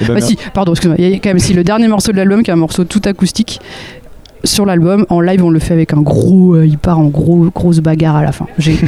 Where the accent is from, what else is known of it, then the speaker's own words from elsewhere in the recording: Paris, Île-de-France, France; also born or lived in Rouen; now in Nantes, France; moi je suis parisienne, moi. Je suis born and raised, et j'ai fini par m'échapper de Paris pour aller vivre à Rouen, figurez-vous. Il y a 4 ans, je suis restée 2 ans, et maintenant je suis à Nantes.